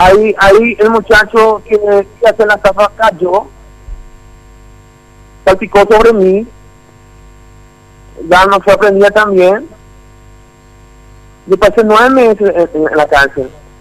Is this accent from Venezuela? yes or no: no; Paraguay; now in Brazil; Desde 2014, yo soy brasileño, tanto paraguayo como brasileño, pero hace unos tiempos atrás yo renuncié totalmente a mi nacionalidad paraguaya.